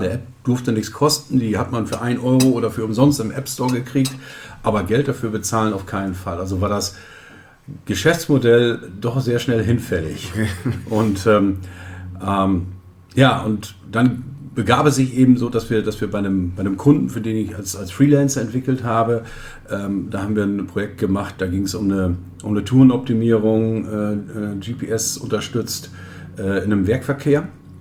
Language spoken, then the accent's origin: German; Hopsten, North Rhine-Westphalia, Germany; Ich bin aufgewachsen, geboren in Hopsten in Westfalen. Wer nicht weiß, wo das ist zwischen Osnabrück und Rheine in etwa. Bin 54 Jahre alt gerade geworden und lebe hier mit meiner Frau und meiner Tochter im Ort